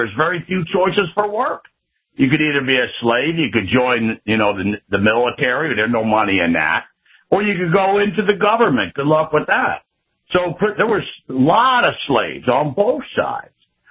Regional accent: Pennsylvania, United States; But yeah, I am from the Commonwealth, Pennsylvania.

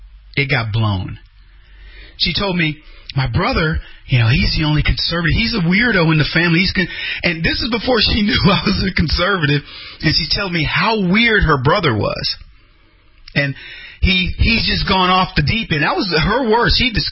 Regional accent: St. Louis, Missouri, United States; she lived in St. Louis. I was from St. Louis.

